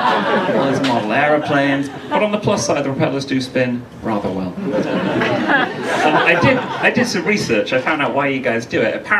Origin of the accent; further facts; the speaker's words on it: Manchester, North West England, United Kingdom; now in Oxford, United Kingdom; so I grew up in Manchester originally, and I wanted to be a beat poet.